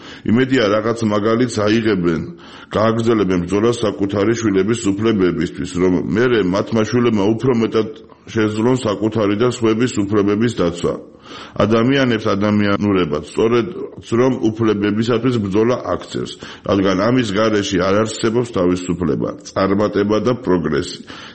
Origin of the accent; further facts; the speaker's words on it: Tbilisi, Georgia; მე ძალიან მიყვარს ჩემი ქალაქი. დედამიწაზე ყველაზე ძვირფასი ადგილია. ჩემი ბავშვობის უბნები სოლოლაკი და ვერა განსაკუთრებით მიყვარს.